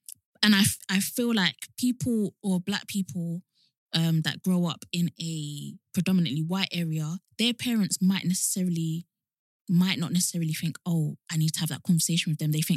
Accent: London, United Kingdom; I grew up in East London, very, very, very diverse.

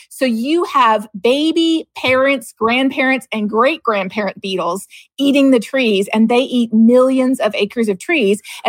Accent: Canada; So that's why growing up in Canada, if you wanted to earn a lot of money in the summer to pay for university, you would go tree planting.

